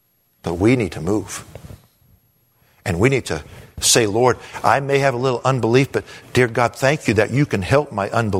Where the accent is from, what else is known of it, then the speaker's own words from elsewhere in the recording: Washington, District of Columbia, United States; I grew up there in Washington, D.C., and I've been there for all kinds of events.